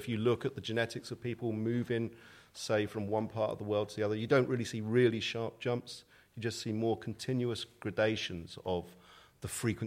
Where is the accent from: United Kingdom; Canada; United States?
United Kingdom; Swindon, South West England; I can say that because I'm from Swindon.